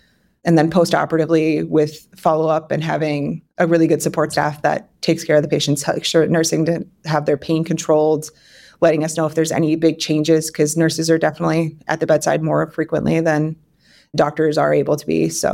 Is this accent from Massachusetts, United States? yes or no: no; Pennsylvania, United States; moved away as an adult; now in Iowa, United States; I didn't grow up in Iowa. I grew up in Pennsylvania. So I grew up where the healthcare systems are very different, and I didn't understand that until I came here for training.